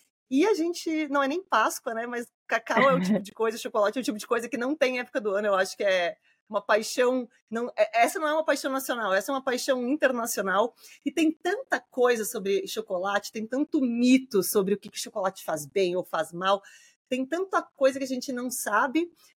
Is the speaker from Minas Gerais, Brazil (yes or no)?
no; Porto Alegre, Rio Grande do Sul, Brazil; Eu sou de Porto Alegre